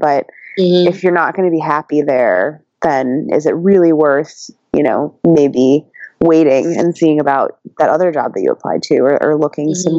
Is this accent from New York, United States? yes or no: yes; Buffalo, New York, United States; like whatever I have, which I grew up in Buffalo